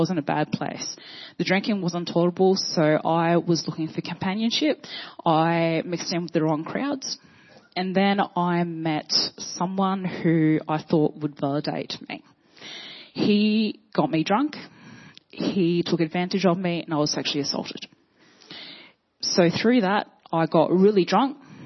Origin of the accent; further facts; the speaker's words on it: Port Hedland, Western Australia, Australia; So returned back to my hometown in Port Hedland, WA. It's a small mining town.